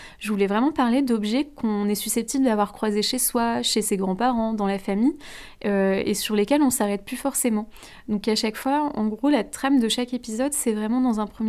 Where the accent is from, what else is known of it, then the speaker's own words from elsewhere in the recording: Lambersart, Hauts-de-France, France; j'avais très très envie de pouvoir exercer dans ma région d'origine. Donc je suis lambersartoise, donc voilà, j'ai toujours grandi aux alentours de Lille et dans le Nord.